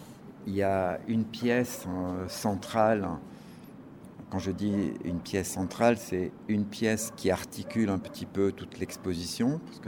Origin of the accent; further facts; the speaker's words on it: Corsica, France; moi, en tant que Corse, j'ai retrouvé le soleil, la mer, le farniente ou la dolce vita